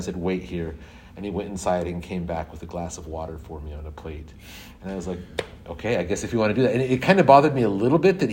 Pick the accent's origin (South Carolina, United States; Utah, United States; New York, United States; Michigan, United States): Utah, United States; now in Tacoma, United States; Yeah, but that's nothing compared to what I grew up with in Utah, where like we'd have 3-4 months of snow a year.